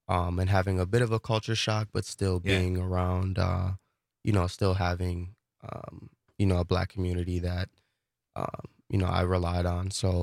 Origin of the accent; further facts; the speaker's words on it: Milwaukee, Wisconsin, United States; also born or lived in Waukesha; I grew up in Milwaukee. I was going to Morgandale